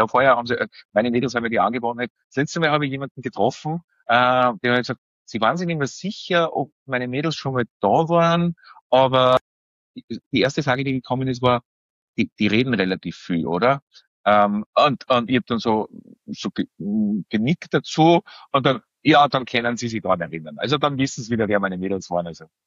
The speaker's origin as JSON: {"language": "German", "region": "Salzburg", "country": "Austria", "tie": "born there", "said": "ich bin 44 Jahre alt, gebürtiger Salzburger. Ich erzähle immer ganz gern von mir am Anfang, dass ich wahrscheinlich einer der wenigen Erwachsenen in Österreich bin, die in einem Pflegeheim, nämlich in einem Seniorenpflegeheim groß geworden sind."}